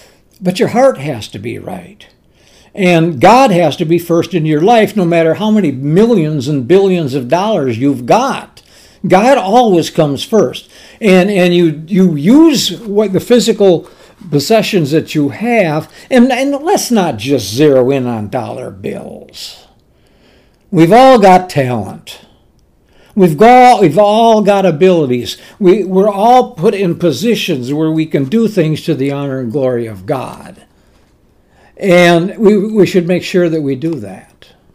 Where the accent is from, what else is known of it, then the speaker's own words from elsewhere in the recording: La Crosse, Wisconsin, United States; He was pastor of the church that I grew up in La Crosse.